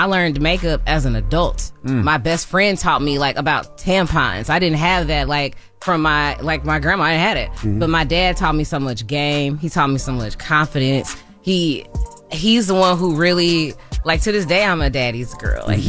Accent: Louisiana, United States; We from Louisiana. I'm from Louisiana.

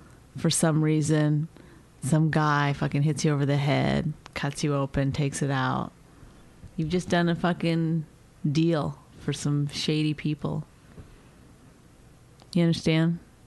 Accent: Canada; I'm Canadian.

